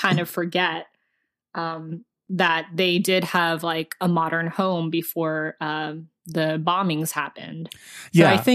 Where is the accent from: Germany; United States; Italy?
United States; people could probably pick up on the fact immediately that I'm American. And it's like you're Korean, but you're not considered Korean.